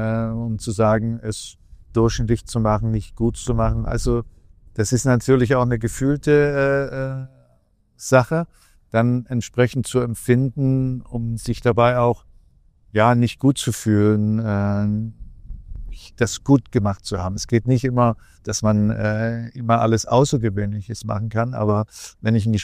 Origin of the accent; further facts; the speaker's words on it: Germany; ich als Deutsche